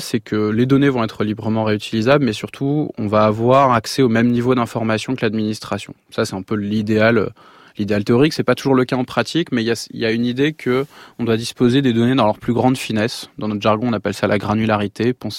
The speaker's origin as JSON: {"language": "French", "country": "France"}